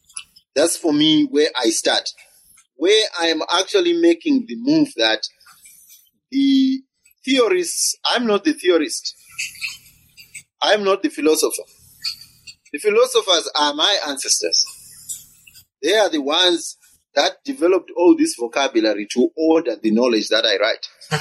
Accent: Zimbabwe; I come from Zimbabwe

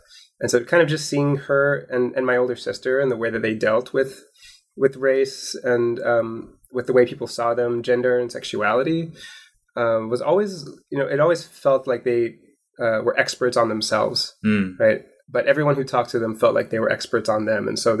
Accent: Portland, Oregon, United States; born there; I was born in Portland, Oregon, and my family was my mother was from Hawaii, and my sister was also born in Hawaii

